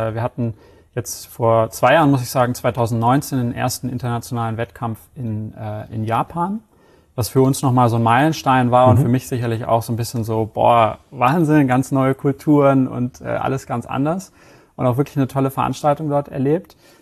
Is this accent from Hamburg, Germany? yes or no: yes; Hamburg, Germany; born there; moved away; Bin 33 Jahre alt, gebürtiger Hamburger. Wohne jetzt aber sozusagen des Jobs wegens einmal und aber auch der Liebe wegen in Süden Deutschlands, in Bayern. Da hat es mich jetzt die letzten knapp 4,5 Jahre hingezogen.